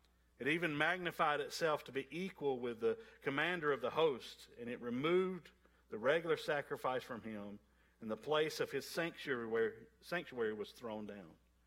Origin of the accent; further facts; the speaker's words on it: Alabama, United States; Now, I am from South Alabama, and so y'all excuse my pronunciation of the names to come.